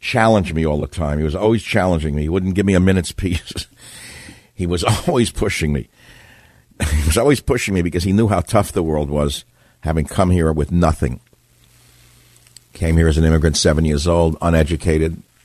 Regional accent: New York City, New York, United States; Remember, I was brought up in New York City. I went to Queens College of the City University of New York.

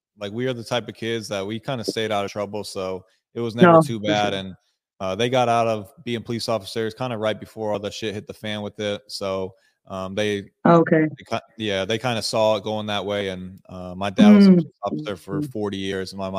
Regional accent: Midwest, United States; I think growing up in the Midwest, that's kind of a trait you learn is to work hard and accomplish a lot of things.

